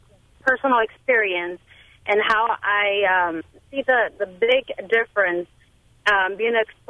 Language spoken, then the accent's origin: English; Wisconsin, United States; first language Spanish; English is a second language; My first language is Spanish, as is my husband, but and he was he grew up in California, where this type of programs are more prevalent. I grew up here in Walworth County in Wisconsin